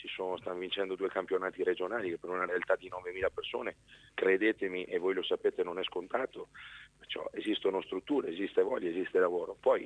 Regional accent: Veneto, Italy; accent: Venetian; probabilmente sentirete che ho una cadenza molto veneta.

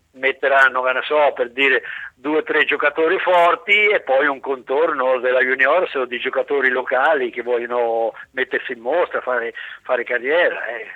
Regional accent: Porto Recanati, Marche, Italy; quando io ho cominciato a giocare nei dilettanti nel mio paese a Porto Recanati, giocavo gratis.

